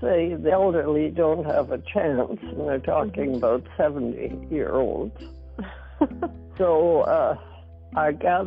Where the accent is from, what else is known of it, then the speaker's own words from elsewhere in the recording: Winnipeg, Manitoba, Canada; born there; I was born on April the 24th, 1919, in Misericordia Hospital in Winnipeg, in the middle of the Spanish flu.